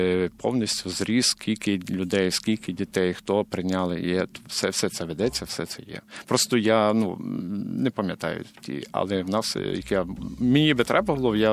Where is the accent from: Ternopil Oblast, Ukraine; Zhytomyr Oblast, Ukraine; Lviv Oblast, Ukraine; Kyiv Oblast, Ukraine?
Lviv Oblast, Ukraine; бо я з родом з Львівщини